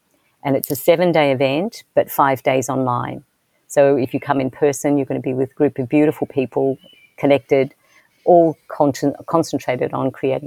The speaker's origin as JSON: {"language": "English", "country": "Australia", "said": "being Australian, I was raised in a particular way"}